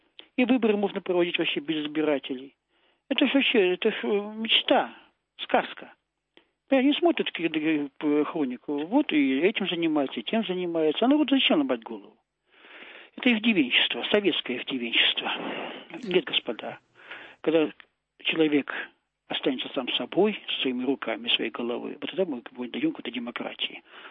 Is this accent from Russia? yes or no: yes; Russia; Я бы сказал, что народ белорусский, вот, я россиянин